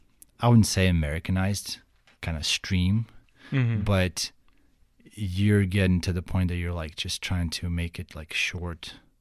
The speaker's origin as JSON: {"language": "English", "country": "Ukraine", "tie": "born or raised there", "second_language": "English", "said": "I was born and raised in Ukraine, and I grew up poor"}